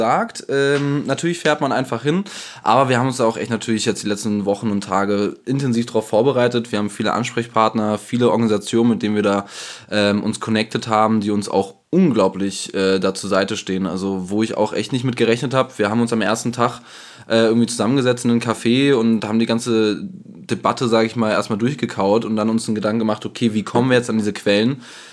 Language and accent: German; Germany; Ich denke, wir werden auch Situationen vor Ort haben, wo wir als Deutsche uns vorstellen, auch erstmal uns, sag ich mal, rechtfertigen müssen.